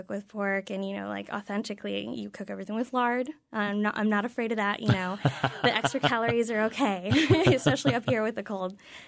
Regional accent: California, United States; now in Juneau, United States; growing up in California, there's a lot of fresh produce available at all times, you know, and it's a little bit more difficult here in Alaska.

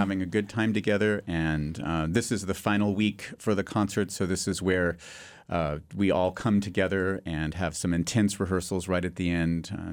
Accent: West Coast, United States; born there; now in Springfield, United States; And I was born in the West Coast. I was born with mountains and ocean.

